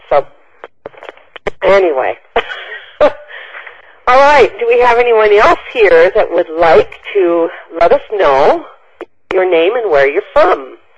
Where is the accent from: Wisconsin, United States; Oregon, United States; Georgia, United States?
Wisconsin, United States; born there; Oh, okay. I was born in Wisconsin. So all of those back there are kind of all together around those Great Lakes, right?